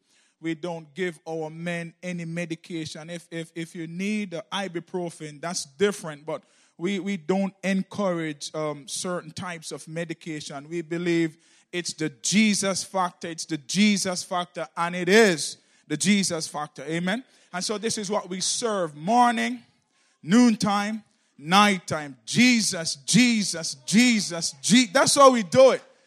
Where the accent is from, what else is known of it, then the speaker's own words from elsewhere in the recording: Jamaica; I'm from Jamaica, all right?